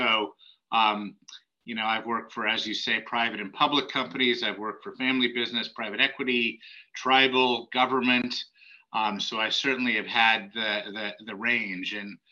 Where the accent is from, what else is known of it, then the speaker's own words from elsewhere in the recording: California, United States; also born or lived in Washoe County, Nevada; I'm from Silicon Valley. I graduated with an MBA from UCLA. I thought I'd go back to Silicon Valley